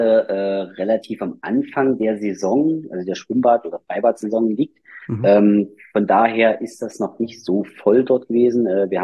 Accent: Mühlhausen, Thuringia, Germany; in meiner Heimatstadt, also

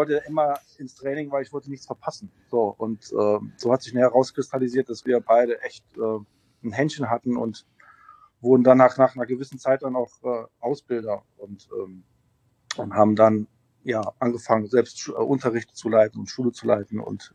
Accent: Völklingen, Saarland, Germany; born there; Ich bin im Saarland geboren, in Völklingen

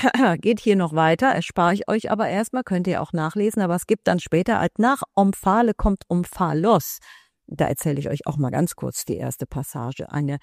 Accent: Vienna, Austria; Ich komme ja aus Wien.

